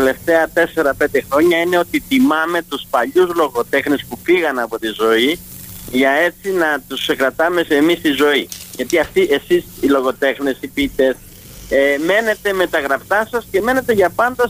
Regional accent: Corfu, Ionian Islands, Greece; εγώ κατάγομαι από τα Εφτάνησα, είναι από την Κέρκυρα.

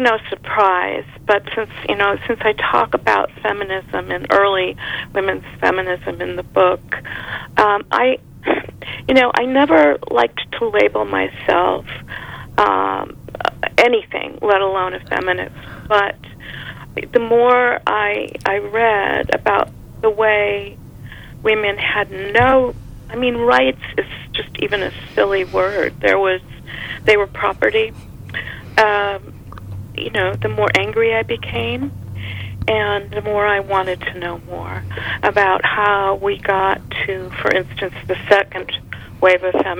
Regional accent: Cleveland, Ohio, United States; also born or lived in Los Angeles; That's so funny, because when I grew up in Cleveland, Ohio, and then I returned there after college

